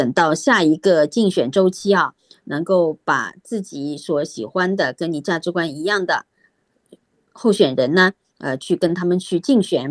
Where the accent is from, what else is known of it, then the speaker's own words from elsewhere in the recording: China; 那么我们中国人有句话说，十年树木，百年树人。